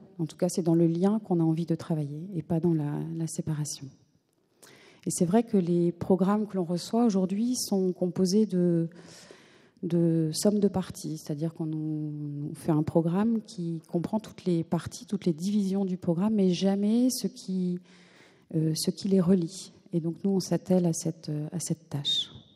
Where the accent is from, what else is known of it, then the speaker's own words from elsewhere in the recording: Lille, Hauts-de-France, France; je peux le dire parce que je suis lilloise, mais c'est vrai qu'à Lille, il pleut souvent